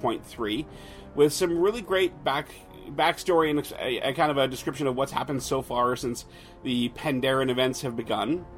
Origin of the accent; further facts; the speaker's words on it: Canada; I'm too Canadian to be a gangster.